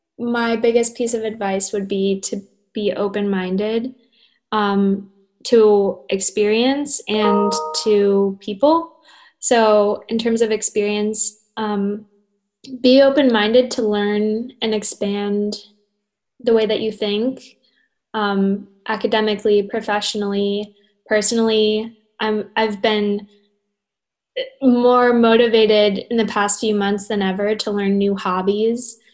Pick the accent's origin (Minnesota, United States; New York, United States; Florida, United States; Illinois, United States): Florida, United States; I'm from South Florida. And so that's very popular down here.